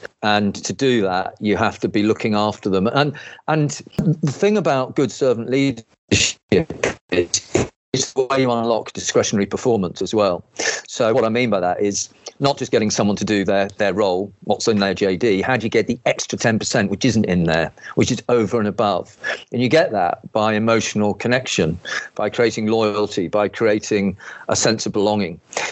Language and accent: English; Cambridge, East of England, United Kingdom; when I was born and bred in Cambridge, and when I went to school in Cambridge, I found myself in leadership roles there